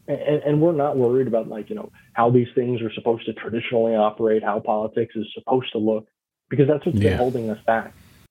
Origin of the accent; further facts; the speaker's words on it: Florida, United States; You know, I grew up in Florida.